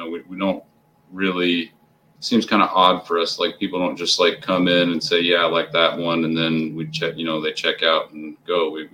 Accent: Illinois, United States; I'm originally from Illinois, and I would have loved to have something like that up there.

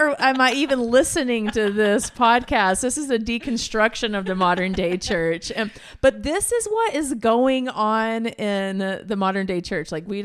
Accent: the South, United States; I'm from the South.

